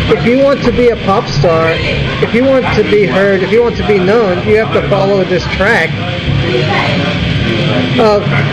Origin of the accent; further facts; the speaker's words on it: United Kingdom; born there; I grew up on British punk rock. I was born in Britain.